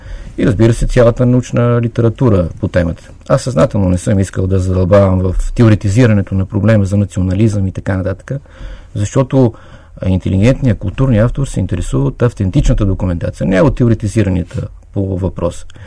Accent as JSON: {"language": "Bulgarian", "town": "Sandanski", "region": "Blagoevgrad Province", "country": "Bulgaria", "tie": "born there", "said": "аз съм роден в този край. Роден съм в Сандански през 1960 година."}